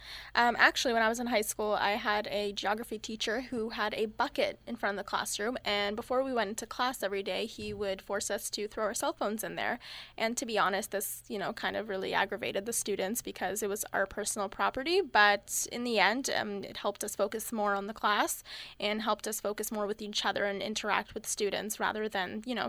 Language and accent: English; Pickering, Ontario, Canada; I'm originally from Pickering, Ontario, and for those of you who don't know what city that is the hometown